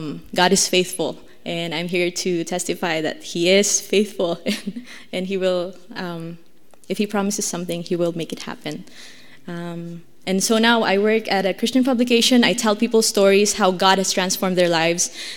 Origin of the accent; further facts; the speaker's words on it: South Korea; English is a second language; moved away as an adult; now in Vancouver, Canada; I'm from Korea. I came to Vancouver in 2003 with my younger brother. I was 18 and he was 15.